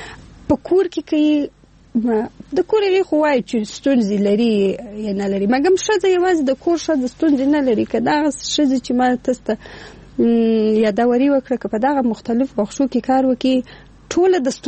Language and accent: Pashto; Afghanistan; زه افغان یم